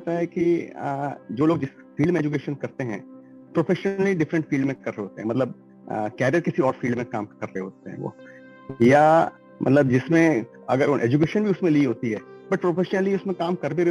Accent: Delhi, India; मैं दिल्ली से बिलोंग करता हूँ

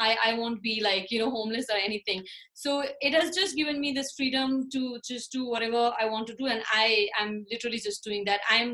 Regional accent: Kathmandu, Bagmati, Nepal; English is a second language; As somebody who was born and raised in Nepal, Kathmandu, I went to school here. I've never studied in the United States.

